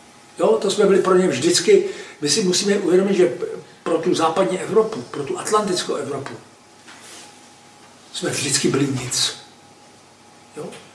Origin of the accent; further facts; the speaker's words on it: Prague, Czechia; born there; já jsem původem, sice jsem se narodil v Praze, ale můj otec ne, a já jsem původem Jihočech po otci